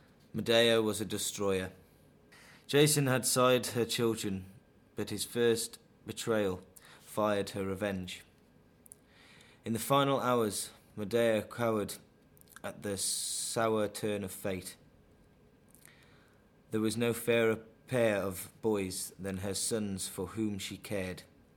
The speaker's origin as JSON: {"language": "English", "region": "West Midlands", "country": "United Kingdom", "accent": "West Midlands", "said": "I'm from the West Midlands, so I'm sort of caught between a Birmingham and a more Wolverhampton sort of sounding on my accent."}